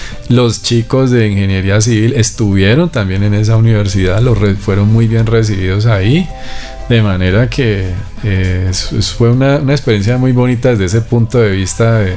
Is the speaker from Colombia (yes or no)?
yes; Colombia; uno pensaría que acá como colombianos pues nos defendemos